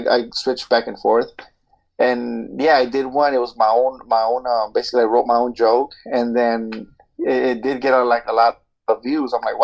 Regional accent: United States; first language Spanish; also born or lived in Mexico; but I was brought here at 4 years old, so I was raised here. But my Spanish is it's actually like still really really good.

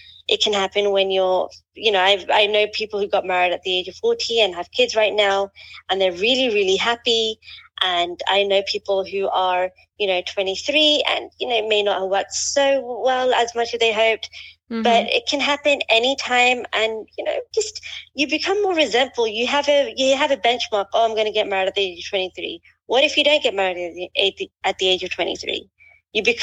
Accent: London, United Kingdom; So I am originally from England, born and brought up in London. My family still reside in London. So I'm Pakistani. My parents are obviously also Pakistani.

